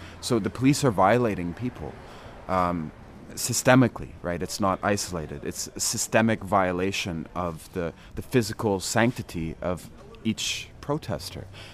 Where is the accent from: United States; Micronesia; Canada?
Canada; Montreal, Quebec; and I'm from Montreal.